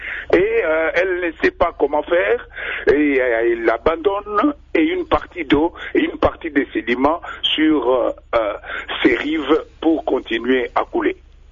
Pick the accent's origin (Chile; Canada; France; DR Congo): DR Congo; Katanga; J'étais à Koulouizi parce que j'ai passé mon enfance au Katanga.